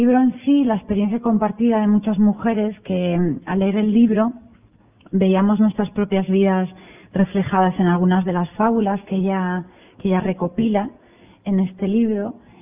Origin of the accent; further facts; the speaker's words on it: Asturias, Spain; yo soy asturiana, el himno de Asturias dice lo de tengo de subir al árbol